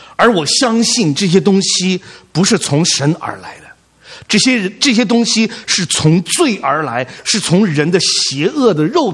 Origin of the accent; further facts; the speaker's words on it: Lanzhou, Gansu, China; born there; 这些人老问我你生在哪里，我都不好意思说我生在兰州